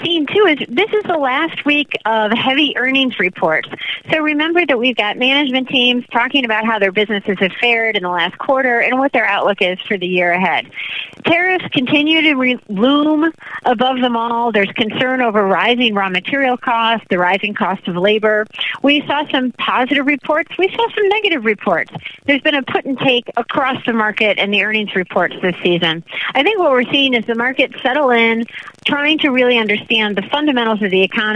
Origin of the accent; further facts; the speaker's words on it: Chicago, Illinois, United States; Well, now I am back in Chicago, my hometown, and I am head of U.S. equity for Aviva Investors.